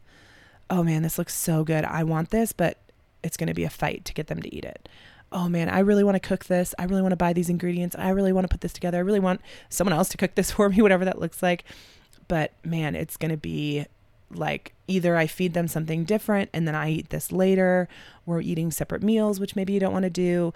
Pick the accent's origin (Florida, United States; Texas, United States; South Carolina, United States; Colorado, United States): Colorado, United States; I'm from Colorado, so I am not the one to tell you how to make them.